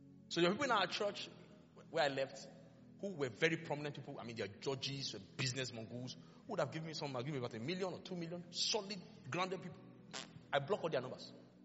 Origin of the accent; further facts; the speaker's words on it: Lagos, Nigeria; I grew up in Lagos.